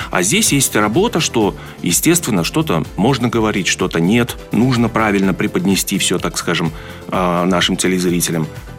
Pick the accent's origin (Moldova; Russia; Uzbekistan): Uzbekistan; Я же уроженец другой республики, Узбекистан и так далее.